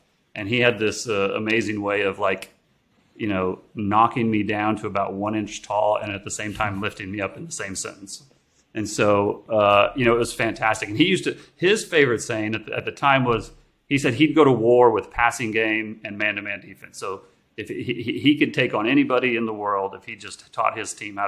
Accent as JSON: {"language": "English", "region": "Nebraska", "country": "United States", "tie": "born or raised there", "said": "So I grew up in Nebraska, again, like I said, where, you know, football's religion."}